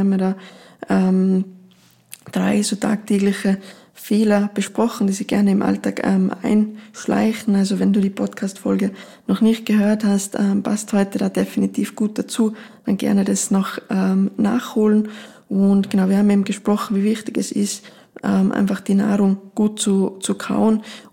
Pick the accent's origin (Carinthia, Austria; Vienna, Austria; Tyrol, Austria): Tyrol, Austria; wie man bei uns in Tirol so schön sagt